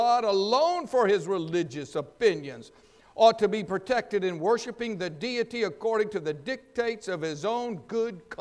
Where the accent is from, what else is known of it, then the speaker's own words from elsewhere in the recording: the South, United States; Hell, I grew up in the South.